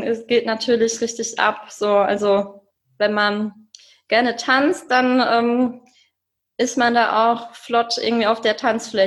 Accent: Cologne, North Rhine-Westphalia, Germany; ich komme aus Köln.

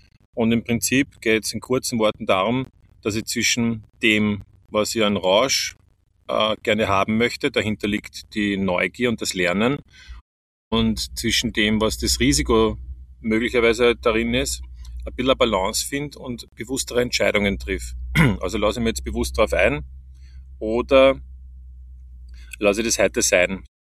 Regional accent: Vienna, Austria; Ich bin selber aus Wien

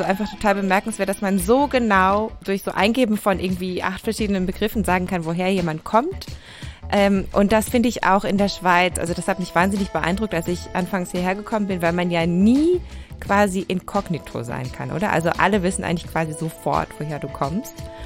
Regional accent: Karlsruhe, Baden-Württemberg, Germany; Ich komme ja aus Karlsruhe, also aus einem Dialektgebiet eigentlich schon

